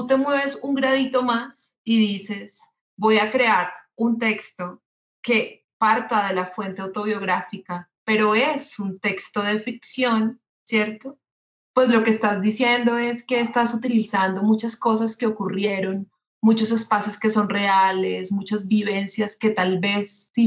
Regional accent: Sevilla, Valle del Cauca, Colombia; yo crecí en Sevilla, Valle del Cauca, y eso hizo mi mirada y eso hace mi mirada distinta

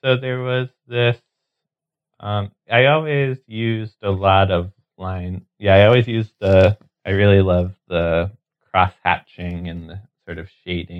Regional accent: Connecticut, United States; oh, I am from Connecticut.

